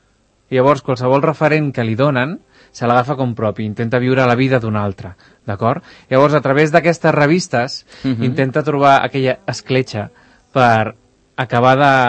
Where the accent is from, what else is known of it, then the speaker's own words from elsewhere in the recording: Catalonia, Spain; Però jo crec que és un tema de com som els catalans.